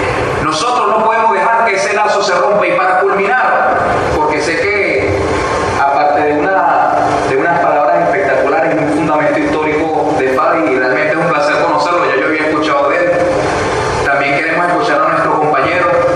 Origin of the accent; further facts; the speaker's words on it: Venezuela; yo soy venezolano con orgullo, yo nací acá, con orgullo bolivariano, chavista, socialista, marxista